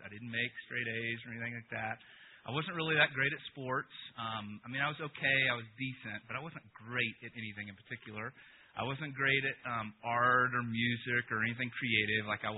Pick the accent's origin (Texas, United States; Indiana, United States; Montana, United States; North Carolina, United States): North Carolina, United States; Chapel Hill; I grew up in North Carolina, Chapel Hill, North Carolina, and it was a while ago, but they still had lacrosse.